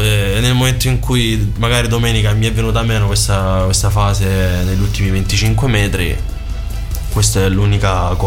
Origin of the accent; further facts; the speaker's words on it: Lecce, Apulia, Italy; io sono di Lecce